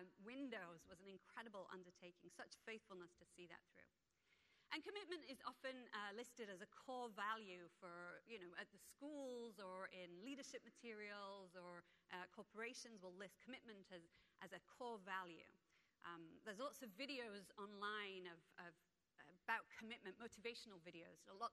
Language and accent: English; England, United Kingdom; I'm from England